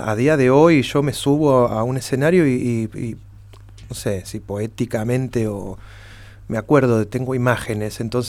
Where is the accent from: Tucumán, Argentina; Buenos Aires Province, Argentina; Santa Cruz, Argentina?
Buenos Aires Province, Argentina; Lanús; born there; nací acá y nací en Lanús y se escuchaba tango un poquito